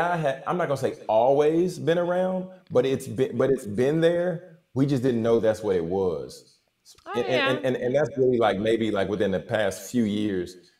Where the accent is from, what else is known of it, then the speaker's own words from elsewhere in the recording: Louisiana, United States; I'm from Louisiana.